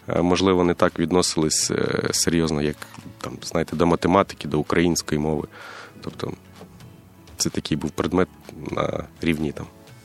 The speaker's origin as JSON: {"language": "Ukrainian", "town": "Odesa", "region": "Odesa Oblast", "country": "Ukraine", "said": "ось ми з Одеси, зараз стоїмо на Херсонському напрямку."}